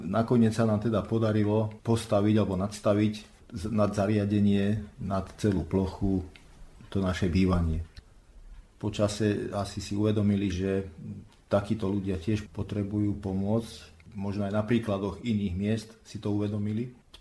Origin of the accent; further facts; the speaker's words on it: Bánovce nad Bebravou, Trenčín Region, Slovakia; možno mám šťastie, že som priamo z Bánoviec